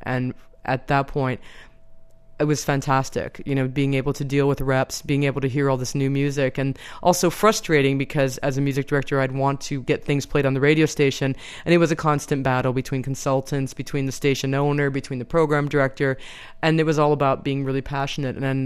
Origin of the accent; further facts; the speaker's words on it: Cleveland, Ohio, United States; Then came back to the States, to my hometown of Cleveland, Ohio, and got a job on air at a smooth jazz station there.